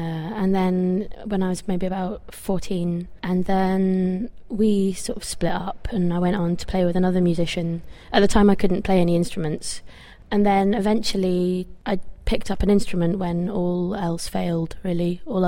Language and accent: English; Norwich, East of England, United Kingdom; And we were then quite popular in my hometown, Norwich, for a year, where we played lots and lots of gigs, and it was a great setup.